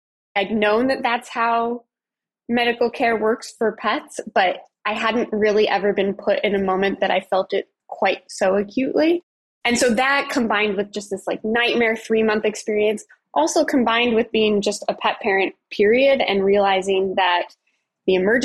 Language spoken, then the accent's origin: English; Colorado, United States; I am from Colorado, and I grew up with cats and dogs